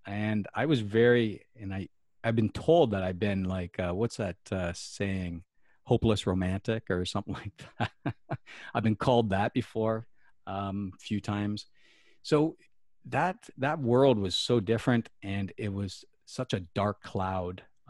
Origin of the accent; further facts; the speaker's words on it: Nova Scotia, Canada; I wasn't born there. I was born in Cape Breton Island, I'm an island boy, over in Nova Scotia there on the East Coast, where people talk a lot faster, and you definitely know there's an accent there.